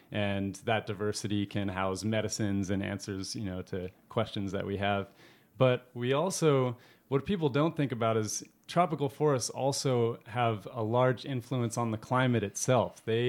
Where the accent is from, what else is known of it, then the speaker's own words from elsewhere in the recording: Fairbanks, Alaska, United States; I grew up in Alaska, in Fairbanks in the subarctic, very cold place and dark for a lot of time of the year, but also a place of vast wilderness.